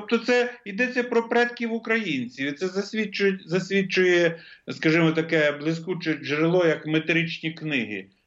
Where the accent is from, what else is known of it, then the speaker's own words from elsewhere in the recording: Parpurivtsi, Vinnytsia Oblast, Ukraine; як в моєму рідному селі Парпурівцях